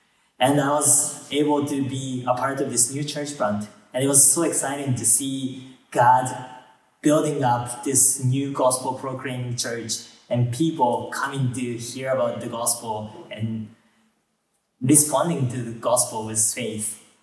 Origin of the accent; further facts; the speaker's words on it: Japan; Growing up in Japan